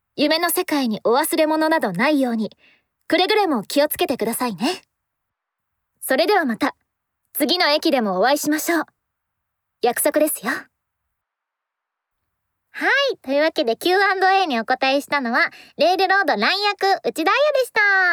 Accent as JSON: {"language": "Japanese", "region": "Gunma", "country": "Japan", "tie": "born or raised there", "said": "実は私群馬育ちなので"}